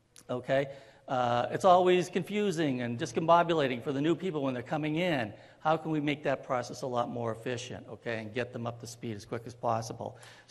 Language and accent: English; Boston, Massachusetts, United States; I'm from Boston, so I'll say that.